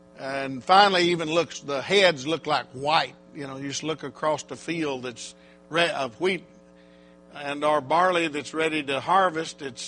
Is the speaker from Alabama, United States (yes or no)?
no; Oklahoma, United States; I'm from Oklahoma, so maybe it's Oklahoman language, you know